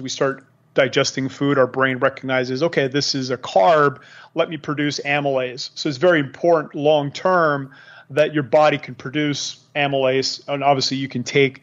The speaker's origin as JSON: {"language": "English", "country": "Canada", "said": "again, I'm from Canada, very hard winters."}